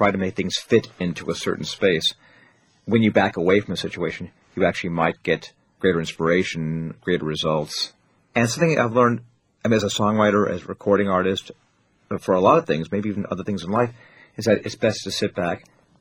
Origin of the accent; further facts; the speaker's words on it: New York City, New York, United States; and being a New Yorker, and having so many of your attitudes and beliefs and security and everything change in one day